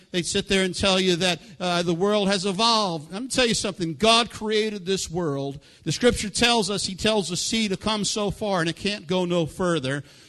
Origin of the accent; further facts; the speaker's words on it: New York City, New York, United States; And, of course, I am from the Bronx originally, so I am. Everybody says I'm from Oklahoma. I am not. I grew up here in the Northeast in New York City.